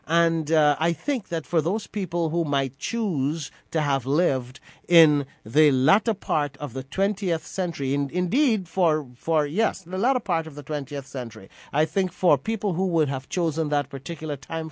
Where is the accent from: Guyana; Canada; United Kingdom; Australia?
Guyana; now in New York, United States; it was an important part of the national moral fabric of our society growing up in Guyana